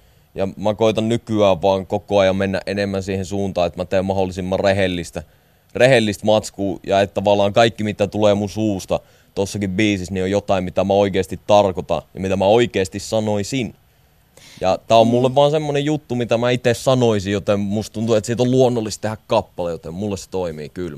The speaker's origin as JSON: {"language": "Finnish", "town": "Jyväskylä", "region": "Central Finland", "country": "Finland", "said": "ainakin meilpäin, mä oon siis Jyväskylästä, niin meilpäin se on ollut silleen"}